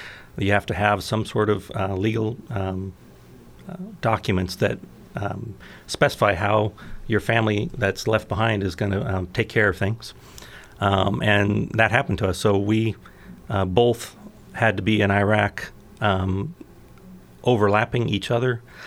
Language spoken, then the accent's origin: English; Oregon, United States; I grew up right here in Douglas County. I was raised from the age of 1 through 18 here in Douglas County, and attended Melrose Schools, Fremont, and then Roseburg, and graduated Roseburg High